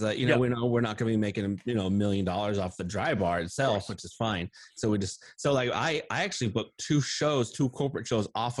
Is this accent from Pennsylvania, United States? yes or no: no; Iowa, United States; moved away as an adult; also born or lived in Florida / Los Angeles; So I moved to Florida. I'm originally from Iowa, and then got out the Army, moved to Florida. Spent a couple years back in Iowa to be closer to family.